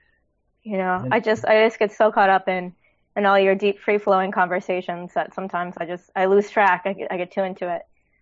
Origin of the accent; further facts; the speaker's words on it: Missouri, United States; I hail from the Midwest, from Missouri.